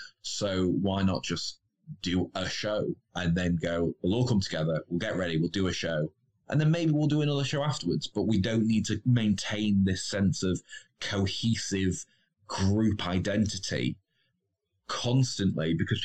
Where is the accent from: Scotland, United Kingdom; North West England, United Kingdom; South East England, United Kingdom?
North West England, United Kingdom; Stockport; And then I went back to where I grew up in Stockport, and I realized how entirely different it felt going back.